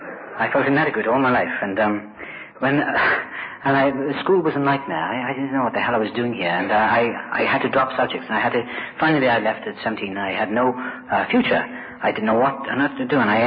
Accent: Wales, United Kingdom; born there; I was born in South Wales, which is a good start for an alcoholic.

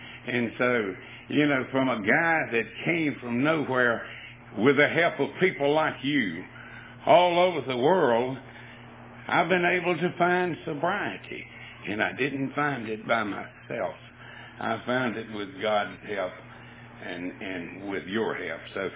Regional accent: Durham, North Carolina, United States; And Durham, it's my hometown.

